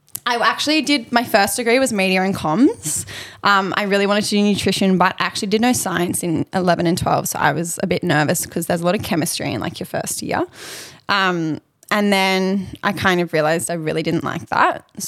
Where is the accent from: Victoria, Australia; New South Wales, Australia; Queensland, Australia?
New South Wales, Australia; Sydney; I just kind of like grew up, I guess like growing up in Sydney, like everyone's pretty active